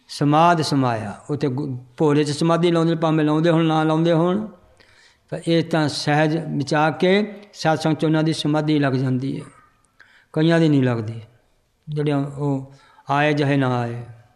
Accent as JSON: {"language": "Punjabi", "region": "Punjab", "country": "India", "tie": "born or raised there", "said": "ਸਾਡੇ ਪਿੰਡ ਸਥਾਨ ਹੈ ਬੀੜ ਦੇ ਕੰਢੇ 'ਤੇ, ਨਾਭੇ ਰਾਜ ਦਾ ਬੀੜ ਆ, ਬਹੁਤ ਲੰਬਾ ਸਾਡੇ ਲੰਬਾ ਏਰੀਆ 'ਚ ਬੀੜ ਬਣਿਆ"}